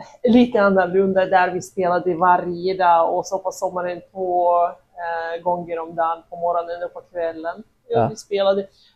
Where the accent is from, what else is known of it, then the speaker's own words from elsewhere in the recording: Almaty, Kazakhstan; now in Sweden; jag kommer från Almata.